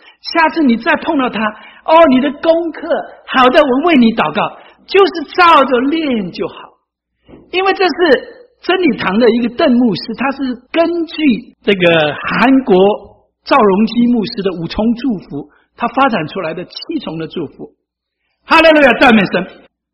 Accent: China; 我们中国人相信的出发点呢，不是从教义，不是从神学，或者不是从逻辑的观点来信的，我们中国人信福音是最实在的

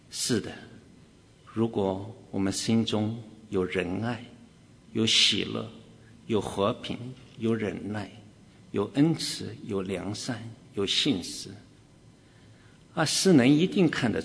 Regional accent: China; 记得我小时候在大陆没有什么玩具啊

